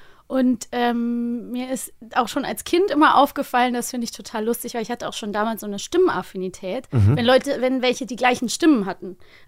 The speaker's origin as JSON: {"language": "German", "town": "Cologne", "region": "North Rhine-Westphalia", "country": "Germany", "said": "sind wir dann zu Saturn in Köln gefahren, wo ich herkomme."}